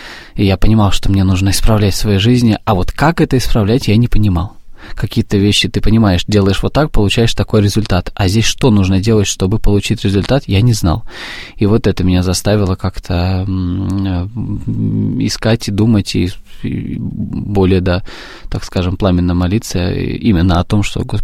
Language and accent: Russian; Vorkuta, Komi Republic, Russia; now in Moscow, Russia; С Воркуты.